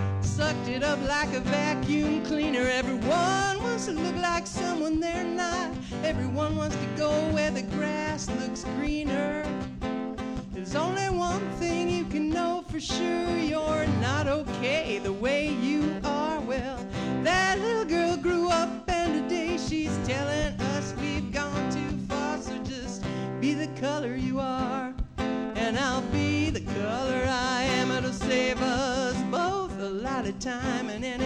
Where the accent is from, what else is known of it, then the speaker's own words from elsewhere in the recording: Omaha, Nebraska, United States; So when I was a little kid, I grew up in Omaha, and I always wanted to be tan.